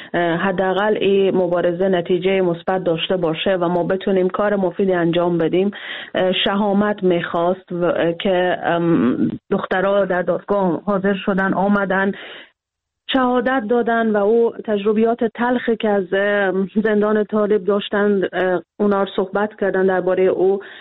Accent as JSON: {"language": "Persian", "country": "Afghanistan", "said": "ما بالاخره از افغانستان هستیم و سنت‌های خود داریم"}